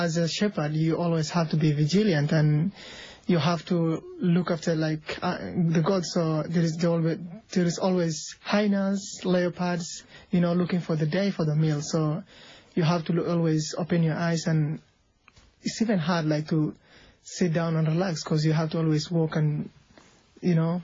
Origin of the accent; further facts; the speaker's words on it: Somalia; English is a second language; I was born in Somalia.